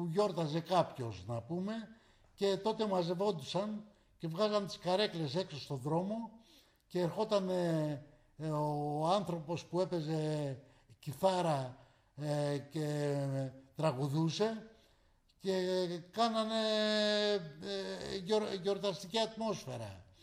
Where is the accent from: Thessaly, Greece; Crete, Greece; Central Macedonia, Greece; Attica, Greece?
Attica, Greece; Kallithea; η μητέρα μου ήταν από την Καβάλα. Εγώ γεννήθηκα στην Καλλιθέα, όπως είπα, και εκεί μεγάλωσα.